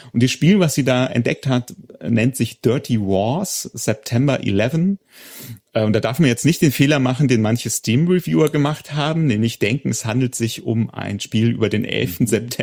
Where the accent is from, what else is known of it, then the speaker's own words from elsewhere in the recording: Hildesheim, Lower Saxony, Germany; ah ja, das ist aus meiner Heimatstadt, das ist der Marktplatz